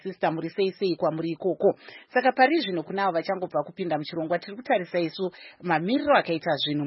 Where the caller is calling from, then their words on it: Polokwane, Limpopo, South Africa; I'm watching you from South Africa. I'm here in Polokwane.